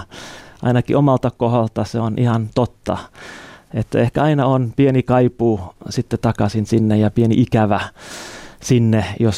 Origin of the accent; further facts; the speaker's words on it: Kenya; also born or lived in Canada / Malawi; mä oon syntynyt Kanadassa. Mutta kun olin alle vuoden ikäinen, vanhemmat meni lähetystyöhön Keniaan, oltiin siellä noin 12 vuotta ja sitten Malavissa vielä 4 vuotta sen lisäksi, että melkein koko peruskoulu, lukio oli Afrikassa.